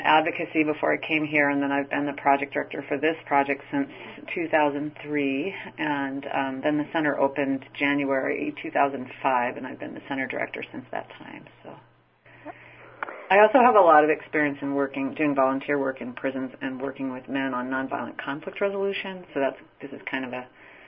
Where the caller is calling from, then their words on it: Kent, Washington, United States; Hello. Tracy, I'm calling from Kent, Washington.